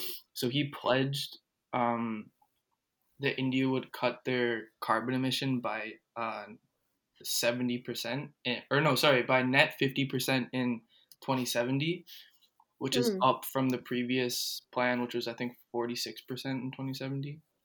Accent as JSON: {"language": "English", "town": "Toronto", "region": "Ontario", "country": "Canada", "said": "I'm from Toronto."}